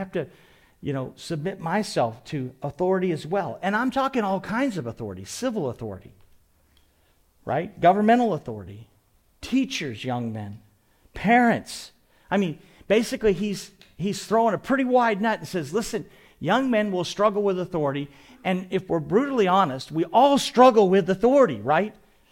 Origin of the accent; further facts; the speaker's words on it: Maine, United States; I grew up in New England, in Maine, and when my wife, who grew up in Alabama, would go see my family